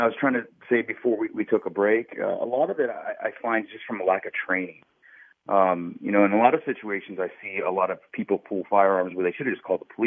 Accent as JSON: {"language": "English", "town": "Dayton", "region": "Ohio", "country": "United States", "said": "I'm originally from the Dayton area."}